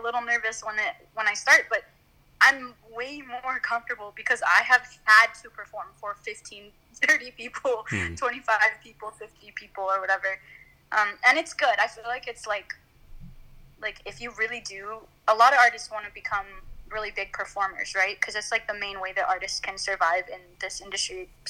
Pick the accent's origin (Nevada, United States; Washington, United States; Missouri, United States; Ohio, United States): Washington, United States; starting with LA, I'm from Washington, so hopefully doing one in Seattle as well.